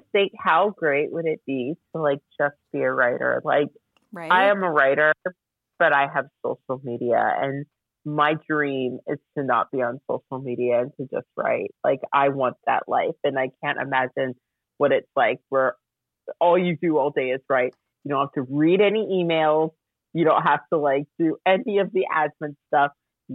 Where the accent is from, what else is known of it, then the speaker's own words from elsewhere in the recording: United States; now in United Kingdom; as someone who lives in the UK mm-hmm. and is not from here.